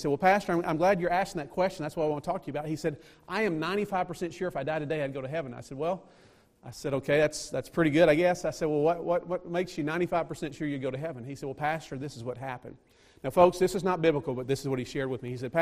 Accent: Alabama, United States; when I grew up in Alabama on the Tennessee River.

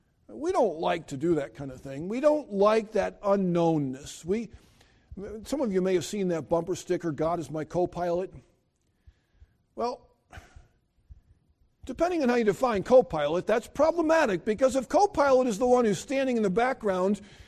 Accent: New York, United States; also born or lived in Philadelphia area; I grew up in upstate New York, grew up in the Philadelphia area. We've lived in Delaware. We've lived in Lancaster.

